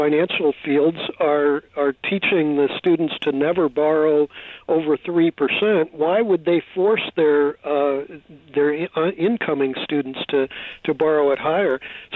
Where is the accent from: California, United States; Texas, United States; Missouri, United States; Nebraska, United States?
Missouri, United States; I was from Missouri, where the usury laws were set at 7%.